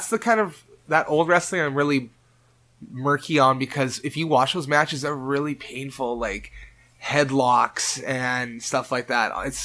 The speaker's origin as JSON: {"language": "English", "town": "Winnipeg", "region": "Manitoba", "country": "Canada", "tie": "born or raised there", "said": "Yeah, I love Winnipeg. It's my home."}